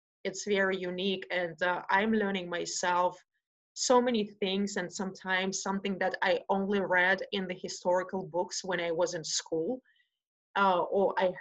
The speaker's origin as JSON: {"language": "English", "region": "Siberia", "country": "Russia", "said": "because I am coming from Siberia, which is also a very severe climate. We have 9 months of extreme cold"}